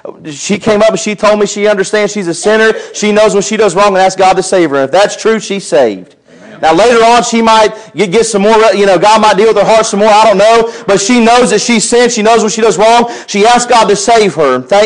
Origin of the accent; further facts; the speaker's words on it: Ohio, United States; also born or lived in Minnesota / Florida; You know, y'all wouldn't know, but I was born up in Minnesota. And 3 months after I was born, I moved to Florida. And I was there for about a year. And I moved to Ohio and spent 12 years in Ohio.